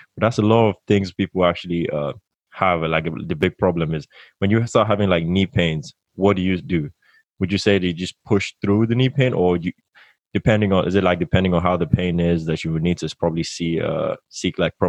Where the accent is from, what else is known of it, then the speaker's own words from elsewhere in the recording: Nigeria; Because when I grew up in Nigeria, most of the time you're either running in a field